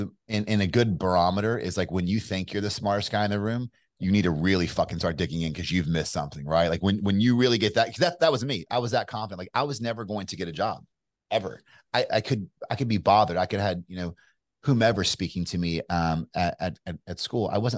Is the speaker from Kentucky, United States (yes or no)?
yes; Kentucky, United States; I mean, you hear me now, I don't sound like I'm from Kentucky, right? I sound probably more like New York